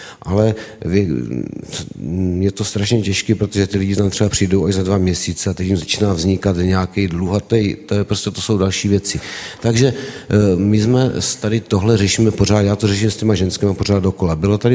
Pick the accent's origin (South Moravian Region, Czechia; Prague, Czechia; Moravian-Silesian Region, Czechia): South Moravian Region, Czechia; Vyškov; jsem z Výškova